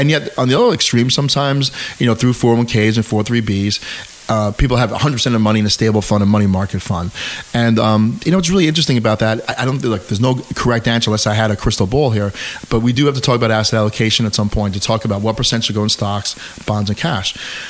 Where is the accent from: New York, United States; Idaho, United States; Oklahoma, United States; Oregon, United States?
New York, United States; I am local from the Hudson Valley. I've lived my whole life, will live my whole life in the Hudson Valley.